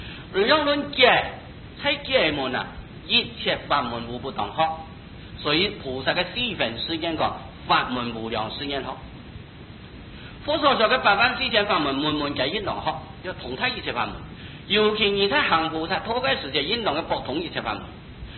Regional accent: China; 唔会像我哋中国人按奇怪啊

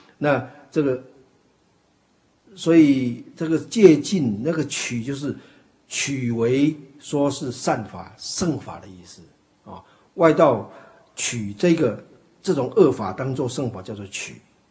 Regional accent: Taiwan; 我们台湾话怎么讲？

